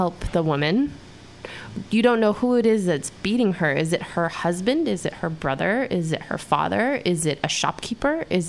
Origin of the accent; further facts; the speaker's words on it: United States; as an American, you kind of have to let go of it when you're traveling